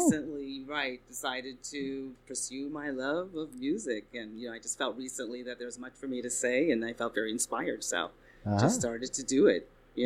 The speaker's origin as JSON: {"language": "English", "town": "Kitchener", "region": "Ontario", "country": "Canada", "tie": "born or raised there", "also_born_or_lived": "Montreal / New York", "said": "I was born in Montreal, raised in Kitchener, and moved to New York at a young age, and have just come back recently."}